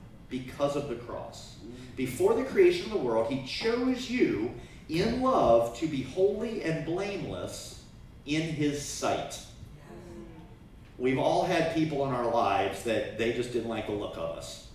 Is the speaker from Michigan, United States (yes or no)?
no; Virginia Beach, Virginia, United States; I'm from Virginia Beach, so we have the same sort of thing.